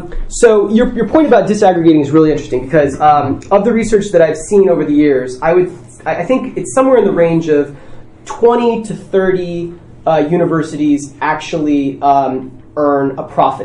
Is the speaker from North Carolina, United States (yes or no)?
no; San Diego, California, United States; I'm from San Diego and our stadium's junk